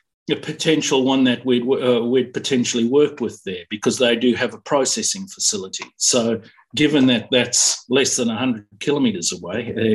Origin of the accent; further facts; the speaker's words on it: South Africa; born there; I was born in South Africa